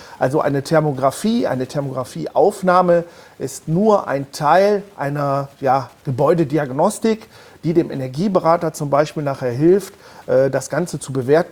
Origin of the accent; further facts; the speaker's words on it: Mönchengladbach, North Rhine-Westphalia, Germany; ich komme aus Mönchengladbach.